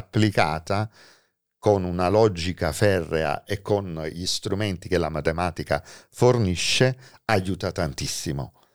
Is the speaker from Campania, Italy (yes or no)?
yes; Naples, Campania, Italy; e questo io da napoletano lo ritengo assurdo